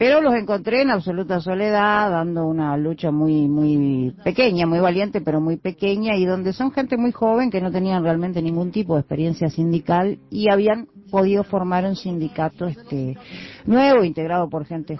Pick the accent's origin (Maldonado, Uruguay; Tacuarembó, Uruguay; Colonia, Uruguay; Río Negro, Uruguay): Colonia, Uruguay; Juan Lacaze; moved away as an adult; also born or lived in Montevideo; No, en realidad yo viví en Uruguay hasta los 27 años casi. Me fui de Juan Lacase a donde se viene todo el mundo, Montevideo.